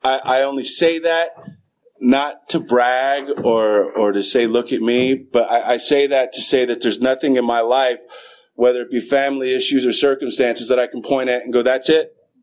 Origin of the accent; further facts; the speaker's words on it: San Jose, California, United States; So my story, I grew up in San Jose.